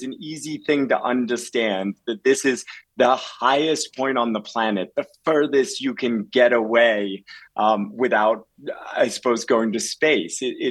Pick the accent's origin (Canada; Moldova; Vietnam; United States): United States; New England; I moved to the United States when I was 6 years old and was growing up in New England.